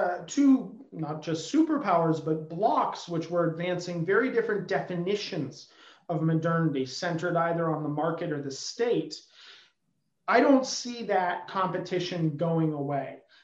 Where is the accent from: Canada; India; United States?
Canada; As a Canadian, I can't help but toot the Canadian horn.